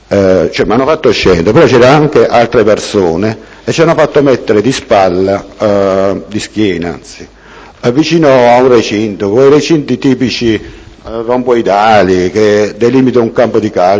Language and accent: Italian; Taranto, Apulia, Italy; born there; sono nato a Taranto il 22/4/1956, e ivi residente alla via Cagliari numero 34.